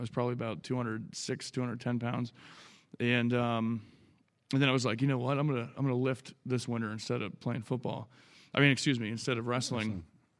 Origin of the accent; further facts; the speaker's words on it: Pennsylvania, United States; Yeah, I grew up in the Whippeal, Western Pennsylvania. Blue collar parents, blue collar city, just working hard, every day.